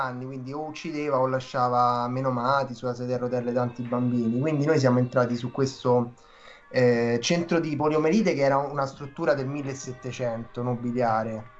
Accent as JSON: {"language": "Italian", "town": "Rome", "region": "Lazio", "country": "Italy", "said": "noi che siamo di Roma"}